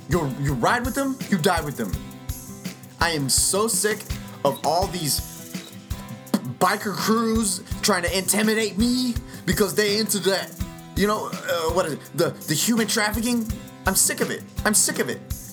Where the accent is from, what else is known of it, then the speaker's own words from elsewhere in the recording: Houston, Texas, United States; I'm from Houston too, bro. What's up? Houston, what's up? H-Town.